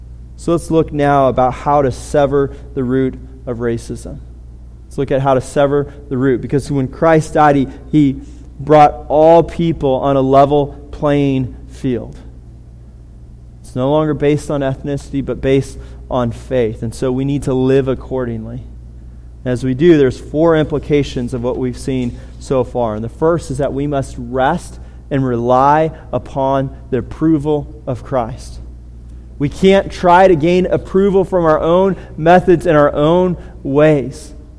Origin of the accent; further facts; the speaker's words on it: California, United States; Growing up in California, I've been around enough Mexicans that as a white person, it was often hard